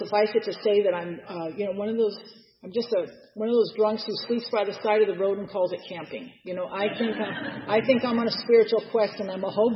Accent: Los Angeles, California, United States; Now I'm from Los Angeles, so I don't know what land I thought I was going to get back

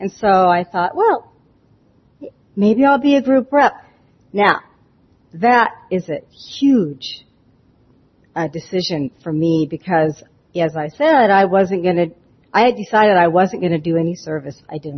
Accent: Davis, California, United States; I'm from Davis, California, so I was over in the Pacific region.

